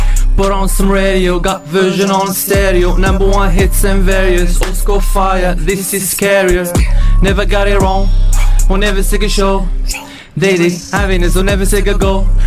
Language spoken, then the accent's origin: English; Morocco